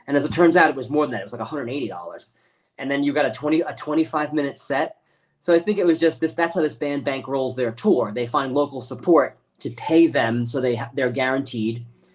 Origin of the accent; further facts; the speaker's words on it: Floral Park, New York, United States; Yeah, I grew up in Floral Park.